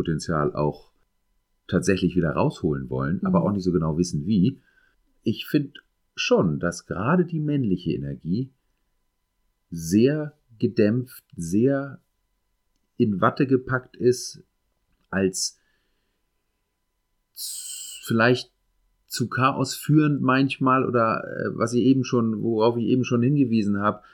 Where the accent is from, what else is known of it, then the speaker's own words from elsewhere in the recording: Northern Germany, Germany; ich komme aus Norddeutschland und deswegen bin ich hier verwurzelt und hier verhaftet